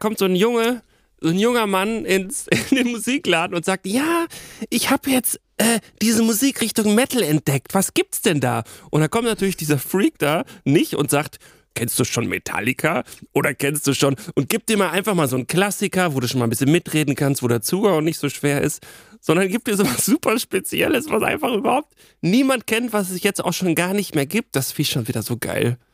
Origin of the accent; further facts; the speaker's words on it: Waltrop, North Rhine-Westphalia, Germany; in Waltrop, wo ich herkomme